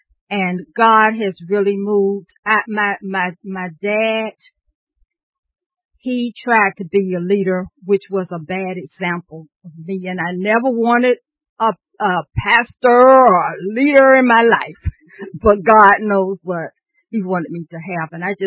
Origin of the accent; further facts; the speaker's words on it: Miami, Florida, United States; I started out, I was born and raised in Miami.